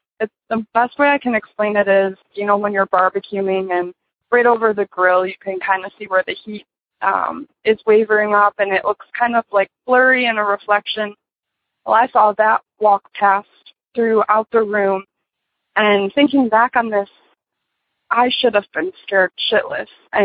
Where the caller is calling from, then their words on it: Michigan, United States; I'm calling from Michigan.